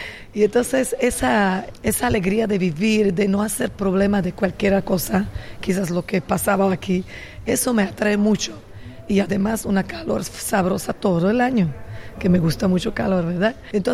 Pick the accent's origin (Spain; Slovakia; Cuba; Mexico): Slovakia; Spanish is a second language; now in Panama; no soy panameña, sigo siendo eslovaca con orgullo.